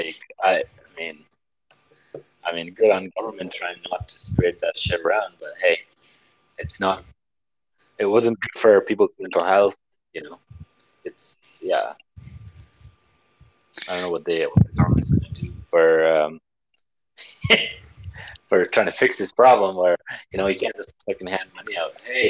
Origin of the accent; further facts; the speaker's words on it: Nepal; moved away as an adult; So basically, for people that are listening, I'm from Nepal. I moved here in 2005. And, you know, I was 22, 23 years old.